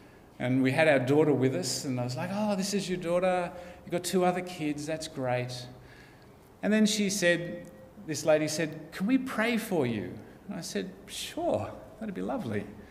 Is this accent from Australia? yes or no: yes; Sydney, New South Wales, Australia; "Oh, we're from Australia. We come from Sydney."